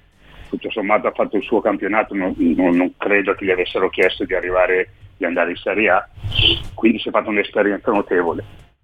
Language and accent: Italian; Milan, Lombardy, Italy; Io sono di Milano.